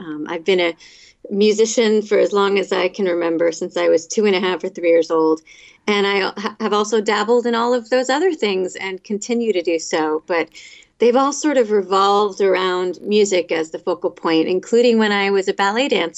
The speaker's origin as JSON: {"language": "English", "town": "Port Chester", "region": "New York", "country": "United States", "tie": "born or raised there", "said": "I was brought up in a suburb of New York. I was born in Port Chester, New York"}